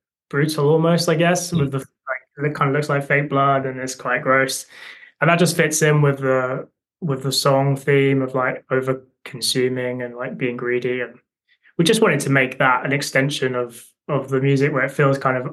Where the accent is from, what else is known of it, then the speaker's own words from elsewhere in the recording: Brighton, South East England, United Kingdom; we're from Brighton and they've been kicking around here for like a long time